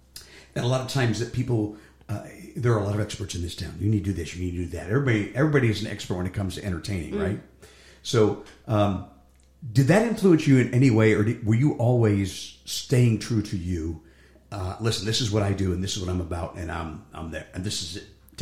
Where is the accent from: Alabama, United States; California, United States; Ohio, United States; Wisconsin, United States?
Ohio, United States; Cleveland; I grew up in Cleveland, which is, they call the rock and roll capital of the world.